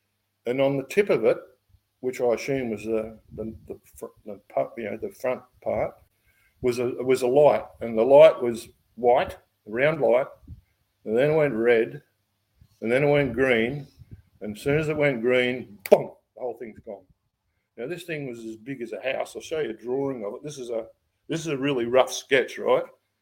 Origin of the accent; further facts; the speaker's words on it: Ballina, New South Wales, Australia; Because we come from Ballina.